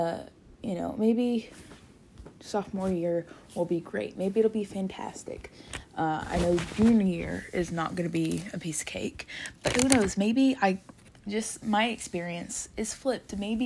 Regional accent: the South, United States; I am a country gal. I'm from the South. I'm not really that country, and I honestly hate it here.

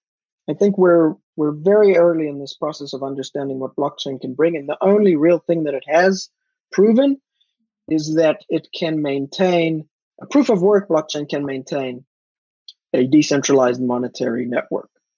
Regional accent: South Africa; I grew up in South Africa, and my family wanted to leave the country in the early 90s

